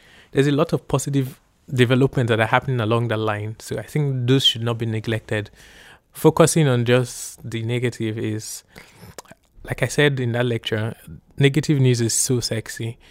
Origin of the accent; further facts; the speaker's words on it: Nigeria; I'm not an expert, but I'm a Nigerian journalist